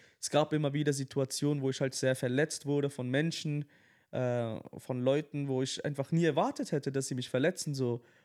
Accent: Switzerland; now in Dortmund, Germany; Also ich bin ursprünglich aus der Schweiz.

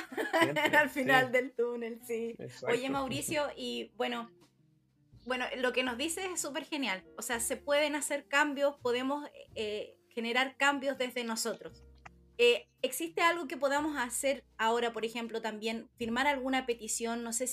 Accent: Temuco, Araucanía, Chile; acá en Temuco, yo soy de Temuco, estoy acá hablando de Temuco

